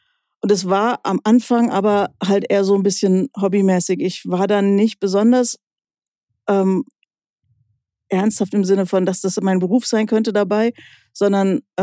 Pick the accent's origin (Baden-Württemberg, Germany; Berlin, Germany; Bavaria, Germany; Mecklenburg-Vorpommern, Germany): Bavaria, Germany; Aschaffenburg; Ich komme aus Aschaffenburg.